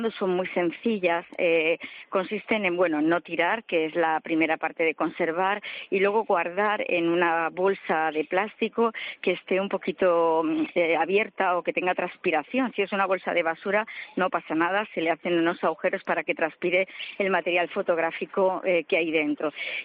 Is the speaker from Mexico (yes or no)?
no; Valencia, Valencian Community, Spain; en mi casa nosotros somos de Valencia capital